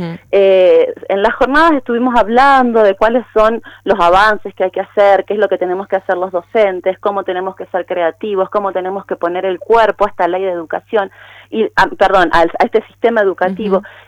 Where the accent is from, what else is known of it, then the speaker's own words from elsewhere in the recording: Mendoza, Argentina; Nosotros somos parte de Mendoza, pero somos una parte muy diferente, ¿sí? Tenemos particularidades que tienen que ser contempladas.